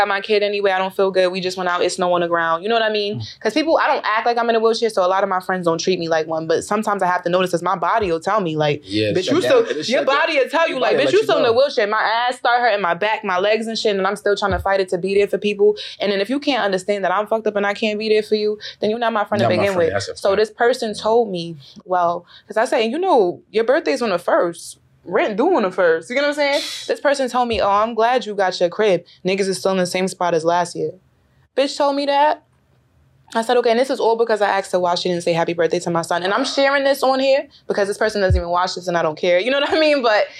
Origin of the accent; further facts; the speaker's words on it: Queens, New York, United States; And then I'm from Queens, so I'm moving back in Queens.